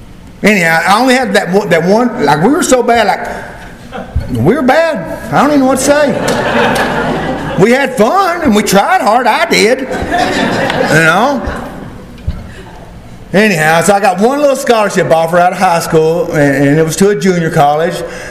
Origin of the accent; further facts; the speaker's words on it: Burleson, Texas, United States; I was born and raised out in Burleson. I've been out there my whole life, you know.